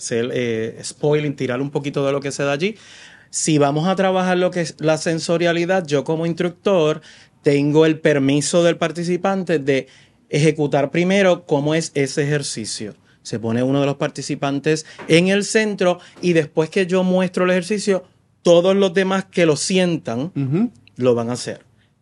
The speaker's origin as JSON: {"language": "Spanish", "country": "Puerto Rico", "said": "nosotros como puertorriqueños, pues tenemos unas modalidades distintas a los americanos, a los hindús, asiáticos."}